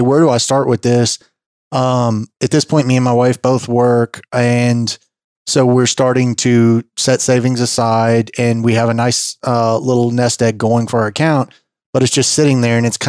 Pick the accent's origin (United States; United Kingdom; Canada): United States; Tennessee; I graduated from UT in Memphis. I'm from Middle Tennessee.